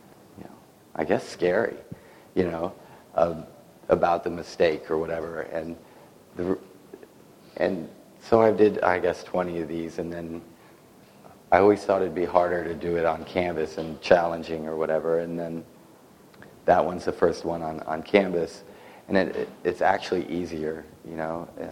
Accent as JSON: {"language": "English", "town": "San Antonio", "region": "Texas", "country": "United States", "tie": "born or raised there", "said": "I grew up in San Antonio with a lot of that imagery around"}